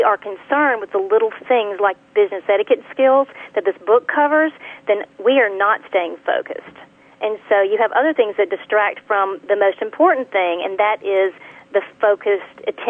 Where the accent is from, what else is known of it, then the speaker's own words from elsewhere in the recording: Alabama, United States; I'm from Alabama.